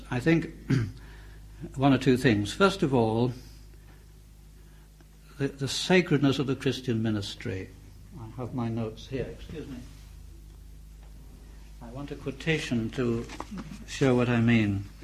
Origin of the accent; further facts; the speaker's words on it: England, United Kingdom; I speak as an Englishman, as you can tell.